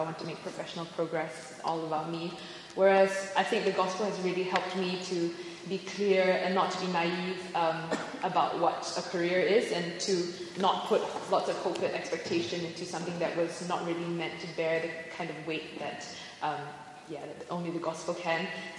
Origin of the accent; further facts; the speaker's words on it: Malaysia; I'm from Malaysia.